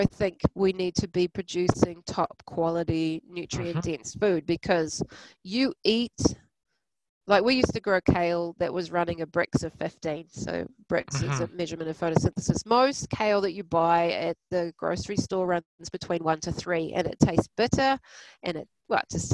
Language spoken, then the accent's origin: English; New Zealand; accent: New Zealand; And it's in my New Zealand accent, so you'll be fluent by the end of it.